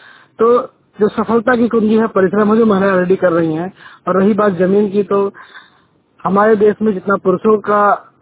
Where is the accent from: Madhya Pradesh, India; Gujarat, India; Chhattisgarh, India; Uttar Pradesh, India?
Uttar Pradesh, India; Basti; मैं बस्ती का रहने वाला हूँ।